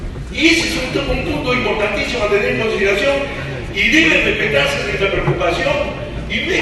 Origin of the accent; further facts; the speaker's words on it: Peru; Nos preocupa como seres humanos, como peruanos, como padres de familia.